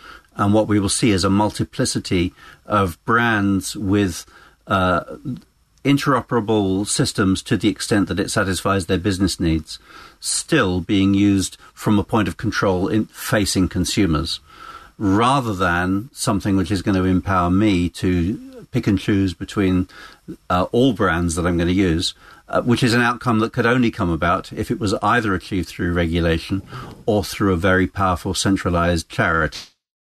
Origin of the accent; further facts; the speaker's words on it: United Kingdom; I'm being a British cynic rather than a hopeful American.